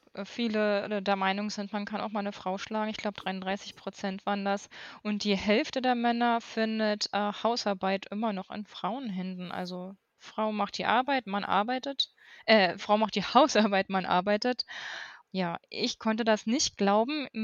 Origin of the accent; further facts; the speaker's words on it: East Germany, Germany; Und nun bin ich ja aus dem Osten.